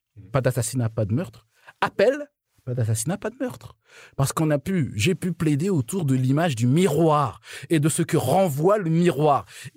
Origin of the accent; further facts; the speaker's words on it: Côte d’Ivoire; born there; moi je suis né en Côte d'Ivoire.